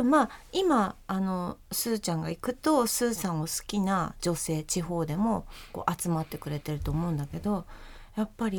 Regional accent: Akita, Japan; born there; 私は秋田の生まれで、うん、秋田の人たちと今も交流があって、

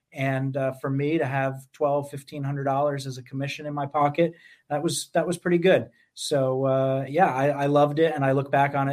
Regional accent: Poughkeepsie, New York, United States; Yeah, so 1999, I'm 13 years old, growing up in Poughkeepsie, New York, like you alluded to.

